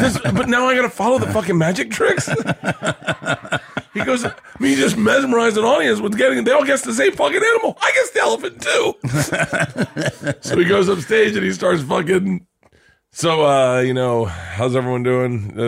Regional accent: Florida, United States; I can say this, I grew up in Florida, but like in the South, there's certain things they can't hear.

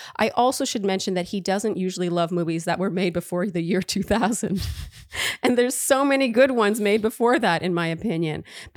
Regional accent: Idaho, United States; He's from Southern Utah and I'm from Southwest Idaho, both living in Northern Utah because school brought us here.

